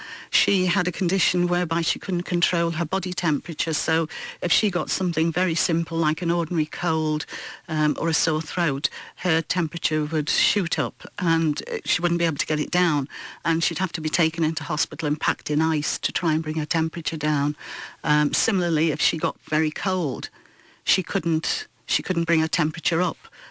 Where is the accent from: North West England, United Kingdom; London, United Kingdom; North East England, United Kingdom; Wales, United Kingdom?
North West England, United Kingdom; Liverpool; also born or lived in Dublin, Ireland; No, originally I was born in Dublin and moved over to Liverpool, to Wavertree, when I was about 6 and a half.